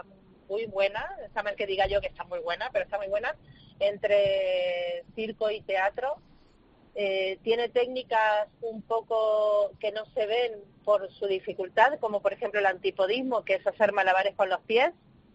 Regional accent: Argentina; porque yo soy argentina y como me pongo a hablar de aquí hasta mañana.

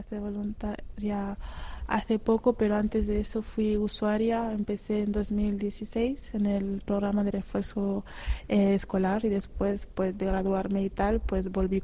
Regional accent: Spain; Yo soy española.

